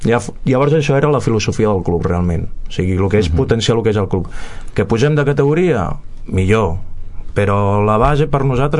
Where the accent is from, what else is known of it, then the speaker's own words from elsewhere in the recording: Barcelona, Catalonia, Spain; also born or lived in Montseny; Bueno, jo soc de Barcelona. Tota la meva vida he viscut a Barcelona i durant 12 anys també al Montseny. I bueno, vaig caure aquí al Cuber, porto ja 3 anys